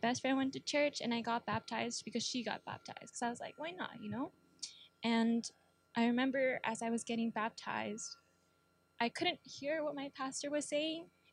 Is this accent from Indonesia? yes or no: yes; Indonesia; I'm from Indonesia.